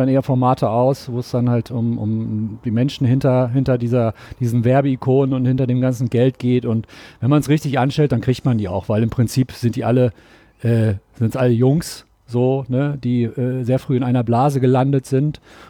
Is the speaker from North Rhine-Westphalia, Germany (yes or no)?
yes; North Rhine-Westphalia, Germany; Ich bin 77 geboren. Ich komme aus dem Pott. Ich bin 42 Jahre alt.